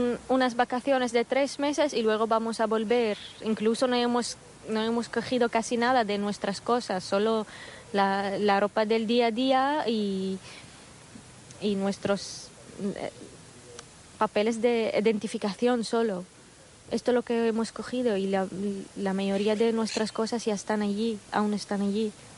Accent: Damascus, Damascus Governorate, Syria; now in Barcelona, Spain; a Beirut para coger el avión porque el aeropuerto estaba cerrado en Siria, en Damasco, y tuvimos que cruzar las fronteras

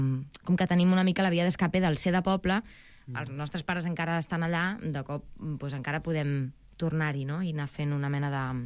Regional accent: Matadepera, Catalonia, Spain; Jo soc de poble, soc de Matadepera.

